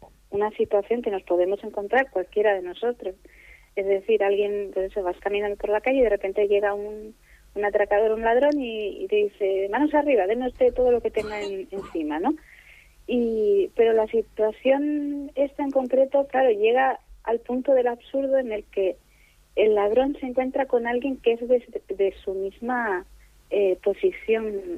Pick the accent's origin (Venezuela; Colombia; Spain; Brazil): Spain; Las Palmas de Gran Canaria, Canary Islands; catalán no, pero sí, o sea, nací en Las Palmas de Gran Canaria.